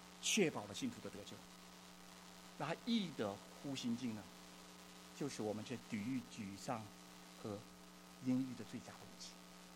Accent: Northeast China, China; accent: Northeastern Mandarin; 用我们东北话哈，够你喝一壶的。

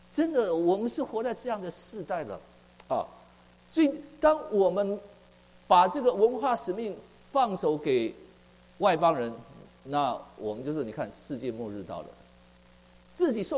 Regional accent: Taiwan; 当时我们台湾就说一个不嫌少，2个恰恰好

